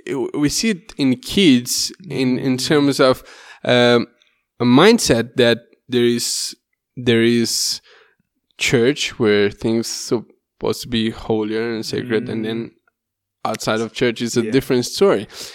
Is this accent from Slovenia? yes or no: no; Brazil; also born or lived in Peru; So I came from Brazil.